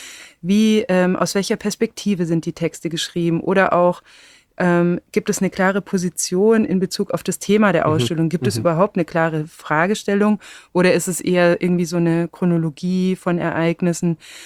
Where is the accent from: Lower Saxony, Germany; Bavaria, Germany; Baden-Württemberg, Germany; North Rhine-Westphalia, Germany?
Baden-Württemberg, Germany; ich bin auf dem Land im Schwarzwald aufgewachsen